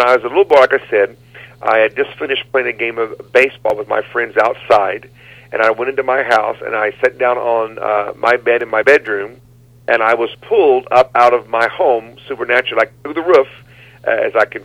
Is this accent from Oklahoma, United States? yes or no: yes; Tulsa, Oklahoma, United States; born there; Well, I was born in Tulsa, Oklahoma in 1966, so that makes me 45 years old.